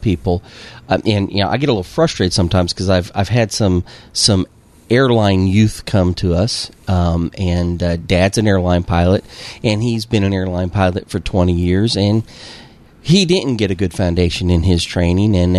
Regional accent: Illinois, United States; also born or lived in Cincinnati, United States; I'm from Illinois.

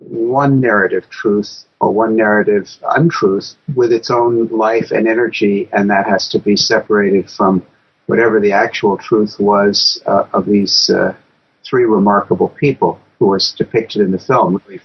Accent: United States; And by the way, if I say Spielrein, it's because I'm American.

